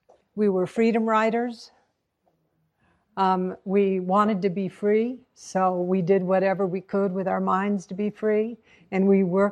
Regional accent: Hanover, New Hampshire, United States; born there; So I was born in 1942 in Mary Hitchcock Hospital in Hanover, New Hampshire.

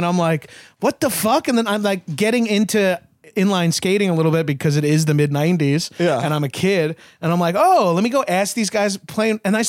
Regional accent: Bellmore, New York, United States; I mean, I'm from Belmore, man, which is like practically the same thing.

